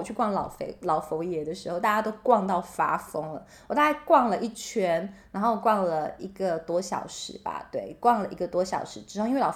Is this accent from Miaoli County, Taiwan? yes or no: no; Taipei, Taiwan; 因为我们来自台北嘛，所以你知道在台北已经看习惯这种就是小小 的居住空间